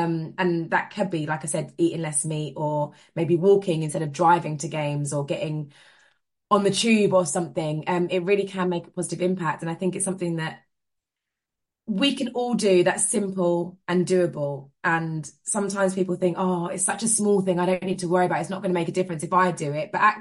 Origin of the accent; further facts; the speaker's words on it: Jamaica; so she had a red pea soup recipe, and being Jamaican myself, it is so good.